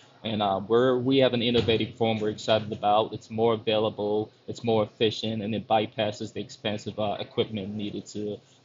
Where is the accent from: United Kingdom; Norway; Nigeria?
Nigeria; also born or lived in Canada; now in Mansfield, United States; I was born and raised in Nigeria and moved to Canada in 2004 with my family. Moved to Cleveland in 2012